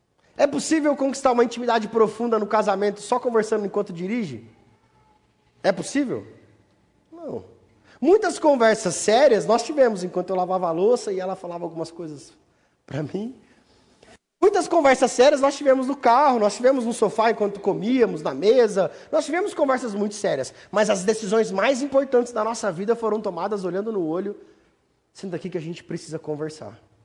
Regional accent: Mato Grosso do Sul, Brazil; eu sou lá do Mato Grosso do Sul

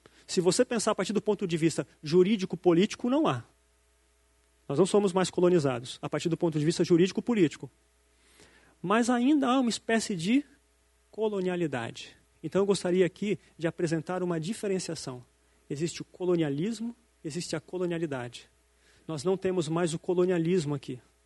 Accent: Jundiaí, São Paulo, Brazil; Fiquei 18 anos fora daqui. Eu sou de Jundiaí, né? Do interior aqui de São Paulo. Voltei para cá faz um mês e meio, mais ou menos.

